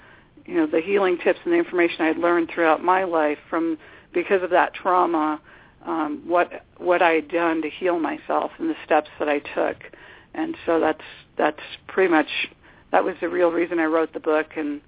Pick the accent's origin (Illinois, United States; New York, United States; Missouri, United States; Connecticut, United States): Illinois, United States; Chicago; Well, I grew up in Chicago, Illinois, on the northwest side, and I attended local schools until high school.